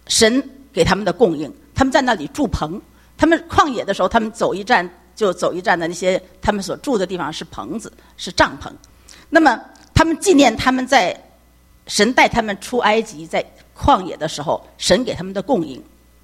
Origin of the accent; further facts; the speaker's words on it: China; now in United States; 你像中国大陆，我们从大陆来，凡是节都带一